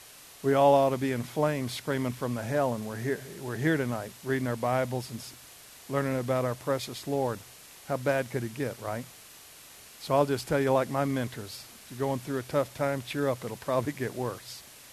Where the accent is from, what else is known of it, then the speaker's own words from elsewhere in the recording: Alabama, United States; And really, I am from Alabama, but I have an okay IQ.